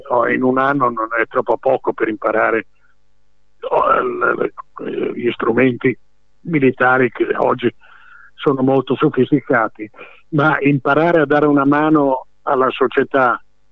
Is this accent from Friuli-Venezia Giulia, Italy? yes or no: yes; Friuli-Venezia Giulia, Italy; io da friulano ho l'esperienza appunto dopo